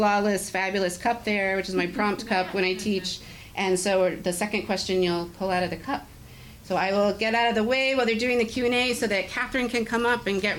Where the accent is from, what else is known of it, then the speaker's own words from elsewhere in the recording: Seoul, South Korea; I grew up in Seoul, South Korea, with my self-made physician parents.